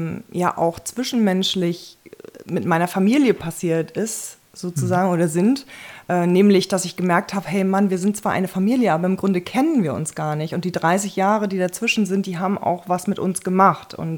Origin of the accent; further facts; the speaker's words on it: Schwerin, Mecklenburg-Vorpommern, Germany; zur Welt gekommen bin ich in dem Krankenhaus, was damals schon ganz berühmt war, nämlich in Kriewitz. Und aufgewachsen bin ich in Schwerin und auf einem Dorf.